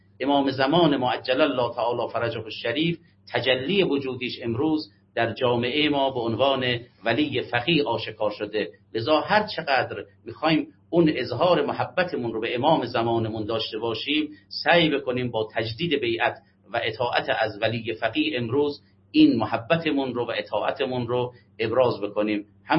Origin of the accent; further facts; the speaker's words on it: Iran; همه ما ایرانی هستیم و ایرانی بودن برای ما بسیار مؤکد است